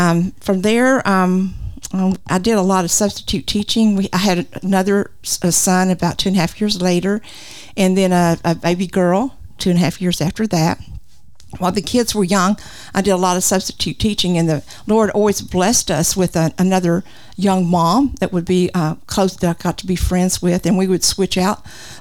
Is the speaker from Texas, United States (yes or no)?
yes; Vernon, Texas, United States; we moved back to my hometown, Vernon, Texas, and stayed there for like 22 years.